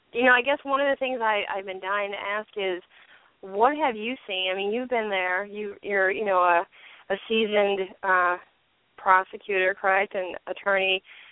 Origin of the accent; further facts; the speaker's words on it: California, United States; I came from California, and then when I came over to Connecticut to work